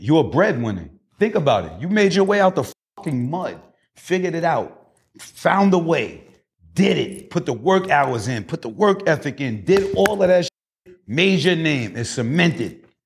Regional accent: New York City, New York, United States; I'm 47. I'm from New York City. I ain't pork since I was 12.

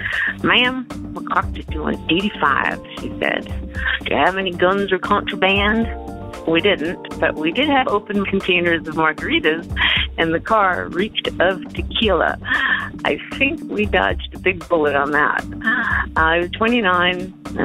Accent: San Francisco, California, United States; also born or lived in Miami; from the San Francisco Bay Area.

